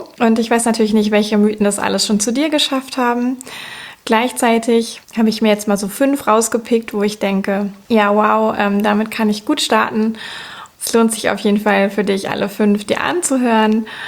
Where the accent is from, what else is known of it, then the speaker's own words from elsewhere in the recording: Cologne, North Rhine-Westphalia, Germany; ich komme aus Köln, arbeite hier als Sexualcoach